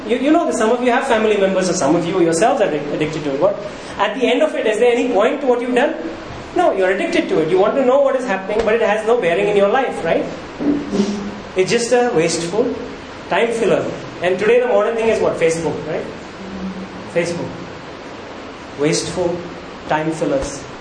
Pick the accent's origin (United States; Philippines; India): India; Maharashtra; I remember when I was growing up in Maharashtra, right?